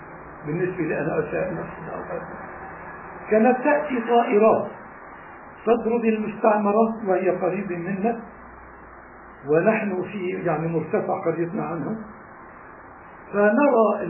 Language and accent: Arabic; Gaza Strip, Palestine; وبما أنه إحنا كنا تابعين برضو لغزة.